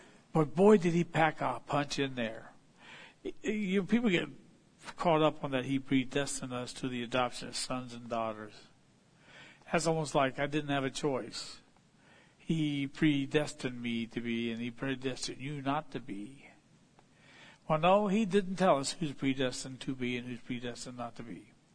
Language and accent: English; Virginia, United States; accent: southern; moved away; also born or lived in Ohio; People looked at me and thought I was prejudiced just because I came from Virginia. And I lived in Ohio.